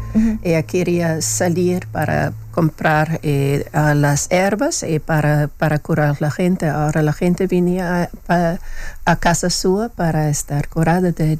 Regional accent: Germany; Spanish is a second language; Sí, soy alemana, hablo alemán, inglés, francés, italiano.

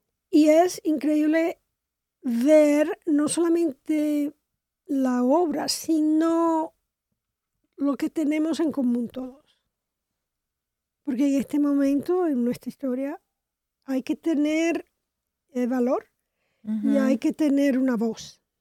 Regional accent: Dominican Republic; Yo soy de la República Dominicana.

